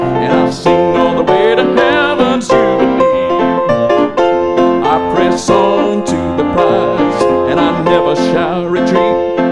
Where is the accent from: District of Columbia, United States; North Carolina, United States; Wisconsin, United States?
North Carolina, United States; I haven't written many Southern gospel tunes, even though I'm from North Carolina.